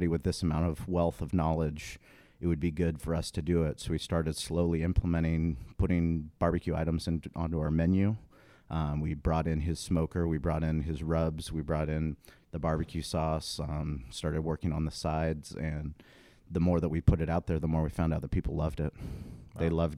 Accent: La Jolla, California, United States; I went to Boulder. I grew up in La Jolla. I went to Bishop's. I was very fortunate. My grandfather, he was from Bulgaria, an immigrant that was born in a village, had nothing.

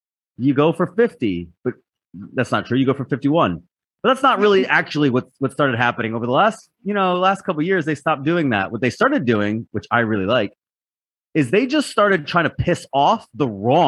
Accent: Rhode Island, United States; I'm from Rhode Island. You know, that little Boston, you know, New York City.

